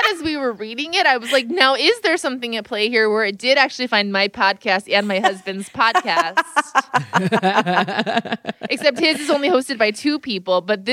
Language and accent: English; California, United States; But I'm from California, obviously, as you all know.